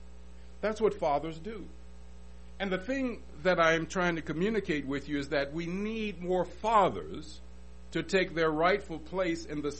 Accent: Detroit, Michigan, United States; I'm not from Tyler. I'm from Detroit.

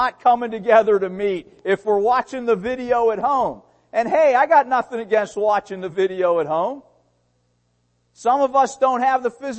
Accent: Pittsburgh, Pennsylvania, United States; born there; When I said Pittsburgh, I was born in Pittsburgh.

